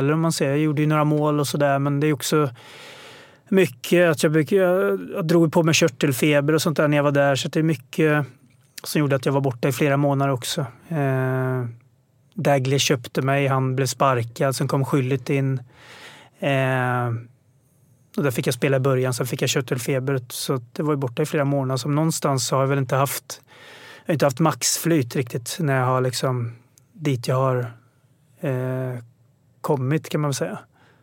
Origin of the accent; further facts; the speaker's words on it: Stockholm, Stockholm County, Sweden; born there; att jag var född i Stockholm